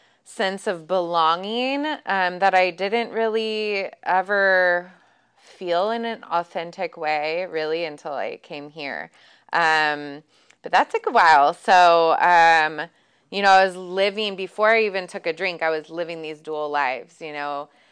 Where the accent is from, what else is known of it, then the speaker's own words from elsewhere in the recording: Benicia, California, United States; I grew up here in Benicia, born and raised. And some of you have known me since I was a little girl.